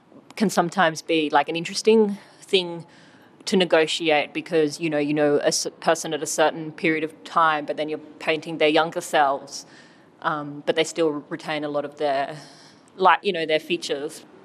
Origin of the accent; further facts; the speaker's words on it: Australia; growing up on the East Coast